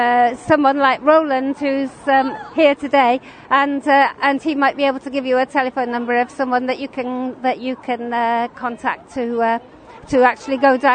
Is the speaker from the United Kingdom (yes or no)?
yes; United Kingdom; and I was just as naive as other British people.